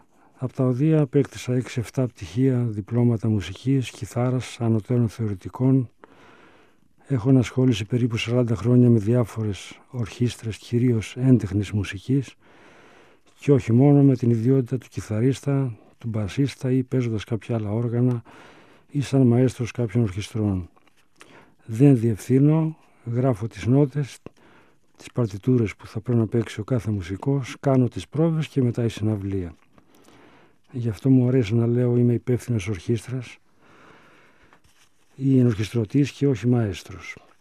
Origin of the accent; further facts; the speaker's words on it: Thessaloniki, Central Macedonia, Greece; also born or lived in Nigrita; Είμαι ένας μουσικός εδώ της Θεσσαλονίκης. Γεννήθηκα βέβαια στην Ιγρήτα Σερών, αλλά πολύ νωρίς, σε ηλικία 4 χρονών, μετακομίσαμε με την οικογένεια Θεσσαλονίκη. Μεγάλωσα στις γειτονιές του κέντρου, λίγο κάτω από την Καμάρα.